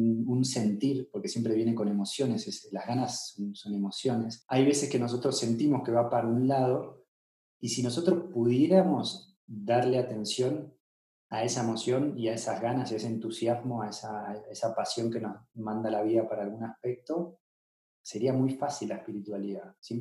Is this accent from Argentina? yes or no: yes; Argentina; Yo ahora que vivo en Medellín, que es como una ciudad muy particular en la cultura, muy familiar, que también veo en Latinoamérica, en Argentina también, de donde soy